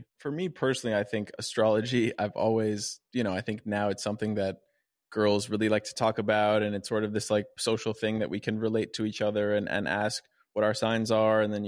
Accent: Aspen, Colorado, United States; born there; I was born in Aspen, Colorado.

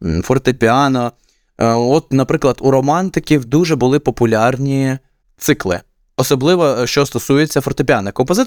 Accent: Poltava, Poltava Oblast, Ukraine; в моїй рідній Полтаві відкриваються якісь маленькі все ж таки вже такі заклади

